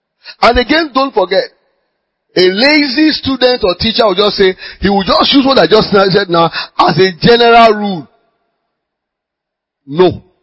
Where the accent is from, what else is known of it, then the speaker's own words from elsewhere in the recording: Nigeria; English is a second language; in my language as a Nigerian